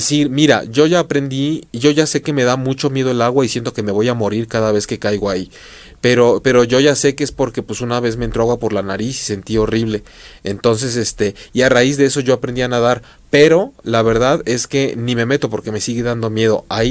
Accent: Mexico City, Mexico; accent: chilango; Si alguien me está escuchando y es de la Ciudad de México, ha de haber dicho ahorita cómo habla como chilango, ¿no?

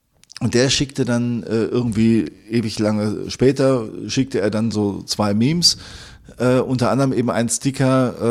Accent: Attendorn, North Rhine-Westphalia, Germany; ich komme ja aus Attendorn

